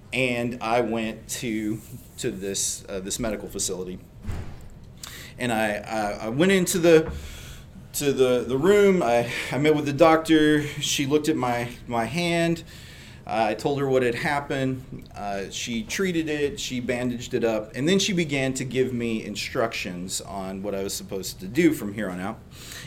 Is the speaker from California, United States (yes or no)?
no; Phoenix, Arizona, United States; and I grew up in Phoenix, and so framing houses in Phoenix meant starting about 5 a.m.